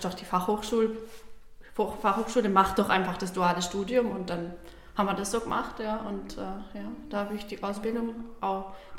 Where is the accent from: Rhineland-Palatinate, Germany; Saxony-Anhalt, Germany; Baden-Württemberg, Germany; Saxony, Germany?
Baden-Württemberg, Germany; und grenzt auch schon an Waldshut-Tiengen, also ist schon relativ Südschwarzwald tief. Ja. Der Ort, wo ich herkomme, der liegt auch fast bei 1000 Meter Höhe, von dem her schon ziemlich weit oben.